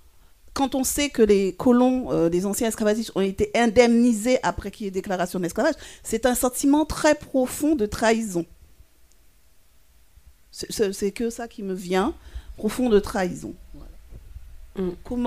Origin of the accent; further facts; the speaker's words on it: Basse-Terre, Guadeloupe; moi, je suis née à Basse-Terre, mais j'ai vécu dans un endroit complètement de la plantation.